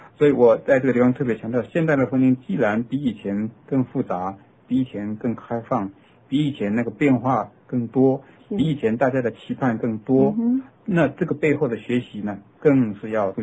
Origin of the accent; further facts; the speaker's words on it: Taiwan; 你看，我们台湾人在称配偶这个坎趣味，牵手的